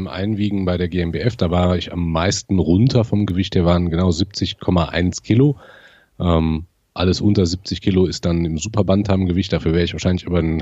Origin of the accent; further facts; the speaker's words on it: North Rhine-Westphalia, Germany; ich komme aus der Nähe von Siegen